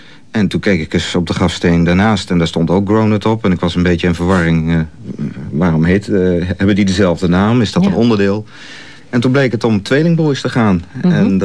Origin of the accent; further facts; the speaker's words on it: Oosterbeek, Gelderland, Netherlands; Ja, ik ben opgegroeid in Oosterbeek. Dat is het dorp waar een groot gedeelte van de slag zich af heeft gespeeld.